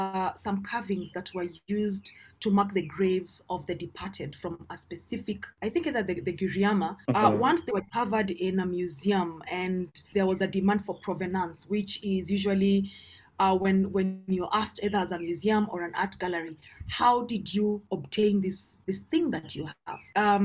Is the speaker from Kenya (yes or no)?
yes; Kenya; And for me, I feel as Kenyan people, we are so detached from our history.